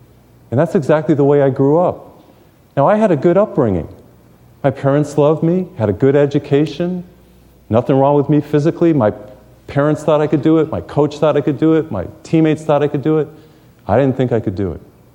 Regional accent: Massachusetts, United States; I remember I grew up in Massachusetts, and we'd have these cold mornings.

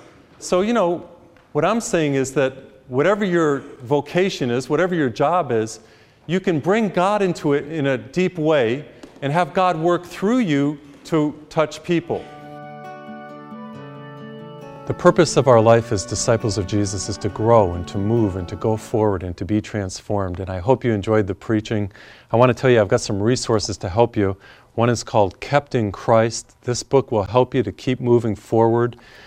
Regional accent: United States; You know, I grew up in our culture. I grew up in the United States, and I'm very familiar with what our culture aggrandizes.

